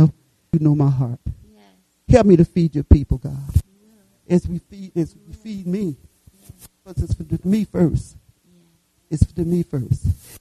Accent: Michigan, United States; born there; I knew I was in Detroit, Michigan. I was born in Michigan.

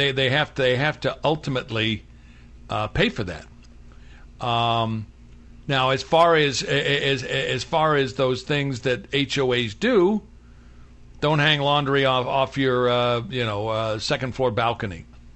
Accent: Kansas City, United States; She also hails from my hometown of Kansas City.

